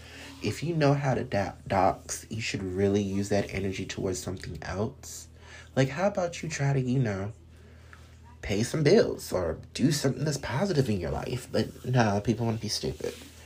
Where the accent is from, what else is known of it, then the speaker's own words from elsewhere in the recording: the South, United States; It's easy. I'm from the South. That's what I like saying.